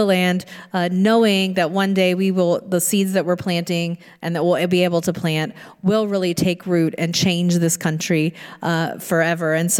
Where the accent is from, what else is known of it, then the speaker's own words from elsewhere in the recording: Indiana, United States; I was born and raised in Indiana, and though I didn't live on a farm, I knew lots of farmers